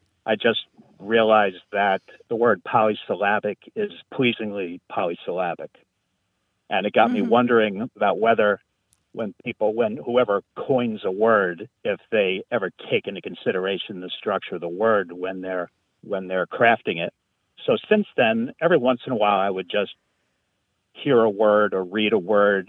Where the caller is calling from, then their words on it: Elmira, New York, United States; I'm calling from Elmira, New York.